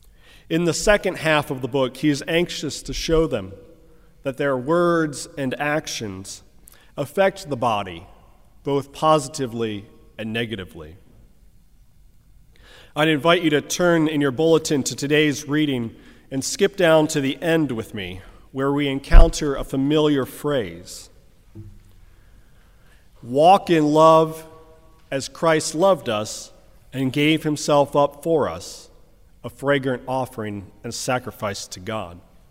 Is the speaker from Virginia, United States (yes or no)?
no; Cleveland, Ohio, United States; There's also the infamous Cuyahoga River near where I grew up in Cleveland, Ohio, which actually caught fire on multiple occasions.